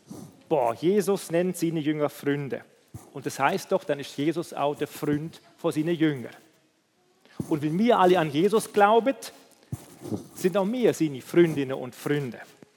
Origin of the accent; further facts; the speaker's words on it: Hamburg, Germany; die miteinander gesungen haben in Hamburg, in meiner Stadt, wo ich aufgewachsen bin.